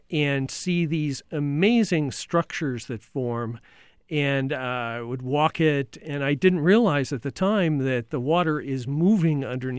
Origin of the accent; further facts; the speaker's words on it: Great Lakes, United States; Well, I grew up on the Great Lakes. I grew up on Lake Erie.